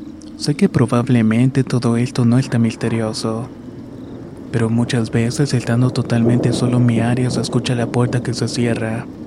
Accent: Dominican Republic; now in New Jersey, United States; Soy originario de República Dominicana, pero esto me sucede desde mediados del 2016 en la ciudad de New Jersey.

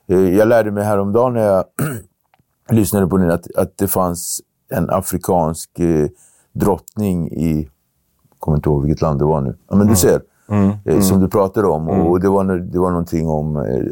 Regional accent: Cape Verde; jag kommer från Kap Verde.

